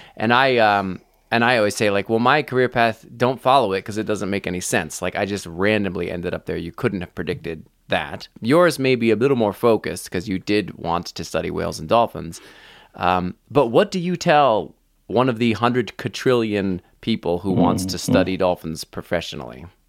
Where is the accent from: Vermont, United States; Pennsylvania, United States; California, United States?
Vermont, United States; What's weird is I grew up in Vermont.